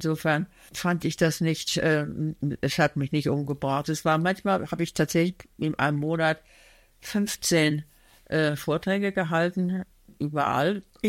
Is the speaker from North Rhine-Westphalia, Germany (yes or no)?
yes; Gütersloh, North Rhine-Westphalia, Germany; now in Hamburg, Germany; Ich bin ja aus der Kleinstadt Gütersloh, wo ich geboren bin. Also so schnell ich konnte nach Hamburg ausgebüxt.